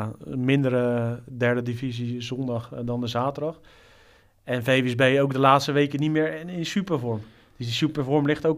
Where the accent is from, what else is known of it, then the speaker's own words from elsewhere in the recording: Noordwijkerhout, South Holland, Netherlands; ik kom weliswaar uit Noordwijk hout vandaan.